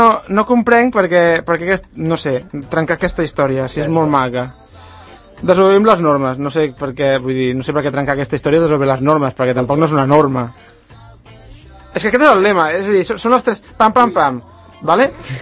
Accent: Sant Cugat, Catalonia, Spain; tots els que som de Sant Cugat de veritat, que coneixem el Baobab de tota la vida.

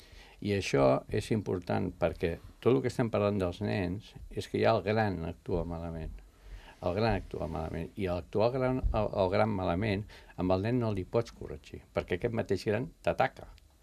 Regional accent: El Masnou, Catalonia, Spain; Jo sóc de Masnou. Al col·legi teníem el pati al carrer, o sigui, fèiem el pati al carrer i jugàvem a pilota al carrer.

